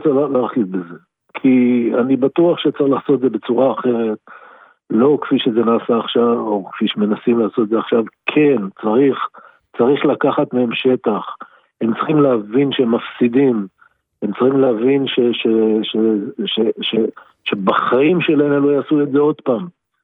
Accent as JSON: {"language": "Hebrew", "town": "Neve Tsuf", "region": "West Bank", "country": "Palestine", "said": "אני מנווה צוף"}